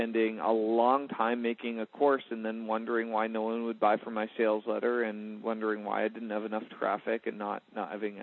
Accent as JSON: {"language": "English", "region": "New Hampshire", "country": "United States", "tie": "born or raised there", "said": "we grew up in New Hampshire."}